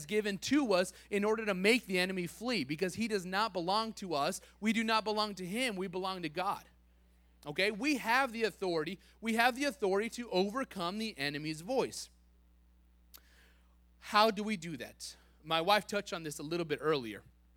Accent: New Mexico, United States; I'm from New Mexico. That's why that's my favorite scripture. There's scorpions.

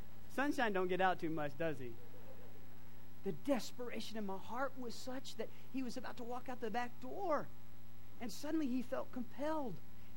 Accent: Clear Lake, Texas, United States; Well, he didn't know I was from the Clear Lake area.

